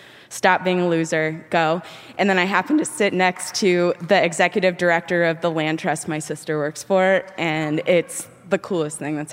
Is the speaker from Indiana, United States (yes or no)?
yes; Indiana, United States; now in Maine, United States; We're from Indiana originally. Don't judge me.